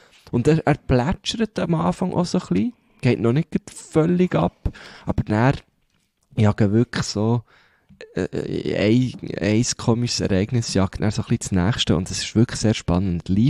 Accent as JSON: {"language": "German", "region": "Bern", "country": "Switzerland", "said": "Nein, es geht so, wenn jetzt jemand sehr gickrig ist, wie man bei uns in Bern würde sagen"}